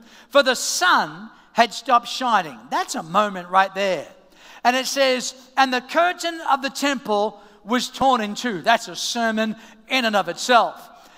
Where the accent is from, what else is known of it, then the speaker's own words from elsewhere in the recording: Australia; now in United States; everyone was still getting used to my accent, and I was still trying to get used to phrases that maybe you would say in Australia that don't make as much sense as you do, as it would maybe in the United States.